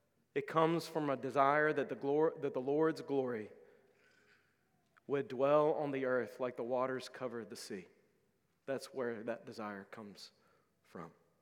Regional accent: the South, United States; Now, I'm an American. I grew up in the South, conservative, Bible Belt country.

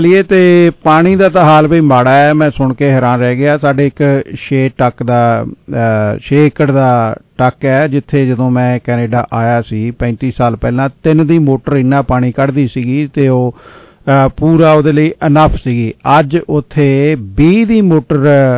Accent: Punjab, India; ਇਹ ਲੁਧਿਆਣੇ ਦੇ ਲਾਗੇ ਸਾਡਾ ਪਿੰਡ ਆ ਮੈਂ ਉੱਥੋਂ ਦਾ ਹਾਲ ਤੁਹਾਨੂੰ ਦੱਸ ਰਿਹਾ

